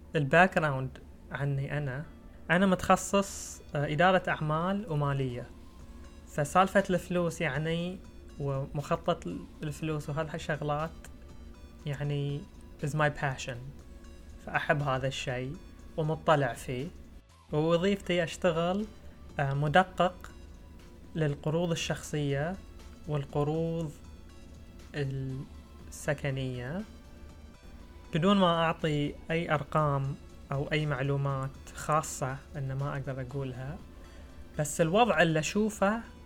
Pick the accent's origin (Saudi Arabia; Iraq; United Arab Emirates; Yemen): Saudi Arabia; والانمبلويمنت حق النساء قاعد تقل بشكل سريع عندنا في السعودية